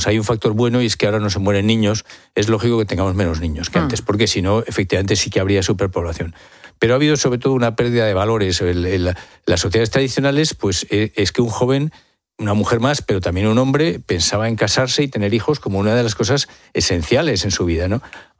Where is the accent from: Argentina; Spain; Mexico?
Spain; Asturias; born there; Yo soy asturiano de nacimiento. Mira, cuando yo nací en Asturias, yo nací en 1960.